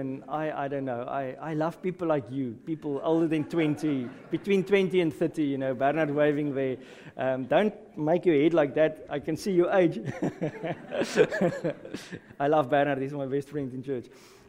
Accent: Western Cape, South Africa; I grew up there in the Boland, there in the Western Cape, green and lush and everything.

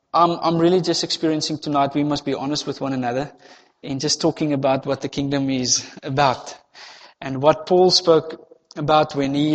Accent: Stellenbosch, Western Cape, South Africa; I'm from Stellenbosch, as you've heard.

